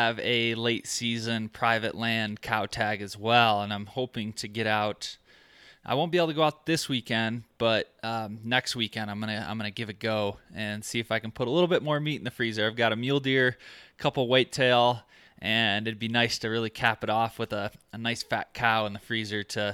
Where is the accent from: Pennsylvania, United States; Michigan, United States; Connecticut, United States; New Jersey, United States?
Michigan, United States; I found out we're both from Michigan, which is pretty interesting.